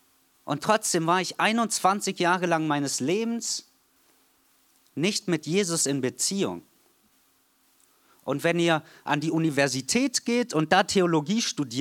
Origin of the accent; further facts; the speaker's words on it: Heidenheim, Baden-Württemberg, Germany; Wir kommen aus Heidenheim und Heidenheim spielt in der zweiten Liga und das ist ziemlich krass für eine 50.000 Einwohnerstadt